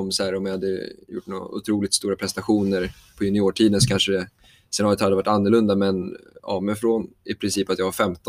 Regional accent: Stockholm, Stockholm County, Sweden; Jag är uppväxt här i Stockholm.

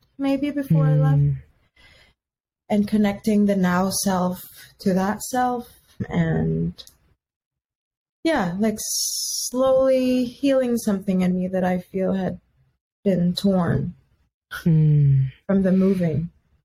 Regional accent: Philippines; now in United States; And I grew up in the Philippines. My grandma raised us.

